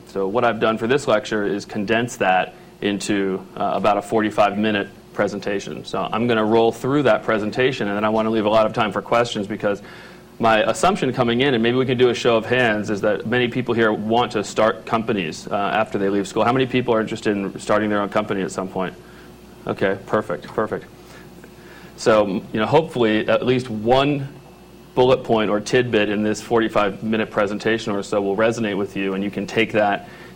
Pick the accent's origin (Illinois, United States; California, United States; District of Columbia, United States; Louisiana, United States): District of Columbia, United States; Washington; I'm from Washington, D.C. originally. I have a very diverse background.